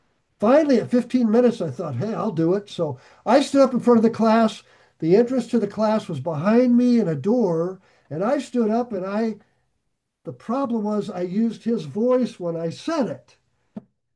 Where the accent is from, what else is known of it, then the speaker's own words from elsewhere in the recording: Nebraska, United States; also born or lived in California / Texas; I love California, but I came from Nebraska, and California took me a while to adjust.